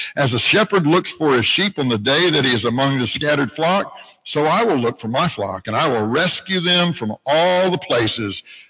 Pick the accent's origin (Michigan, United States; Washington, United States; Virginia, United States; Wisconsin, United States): Virginia, United States; Virginia Beach; I grew up in Virginia Beach, Virginia.